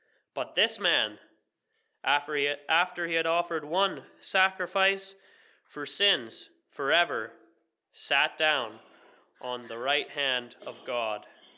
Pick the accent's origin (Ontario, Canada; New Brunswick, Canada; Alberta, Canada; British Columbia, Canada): Ontario, Canada; Bancroft; I'm from Bancroft, Ontario. I've been here on the island for a few months and in fellowship in Pope Road and headed back to Ontario here soon.